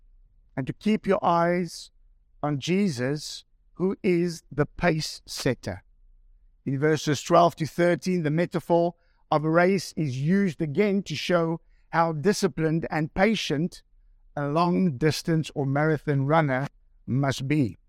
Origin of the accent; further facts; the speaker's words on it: South Africa; when I get excited as a South African, I go on to fast forward.